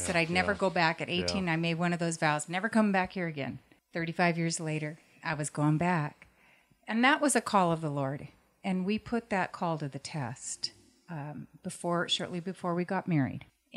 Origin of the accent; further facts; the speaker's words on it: Spokane, Washington, United States; I grew up in Spokane, Washington. I ended up on the west side of the mountains for many, many years, raising kids and so forth.